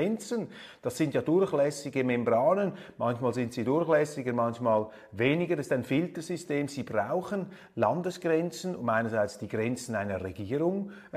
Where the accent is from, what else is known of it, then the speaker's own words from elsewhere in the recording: Switzerland; Da wurde eingeprügelt auf mein Heimatland und auch stellvertretend auf mich